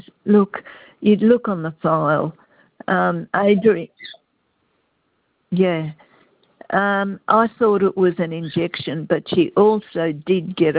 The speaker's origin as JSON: {"language": "English", "town": "Brighton", "region": "South East England", "country": "United Kingdom", "said": "No, I'm from Brighton. I don't have a car."}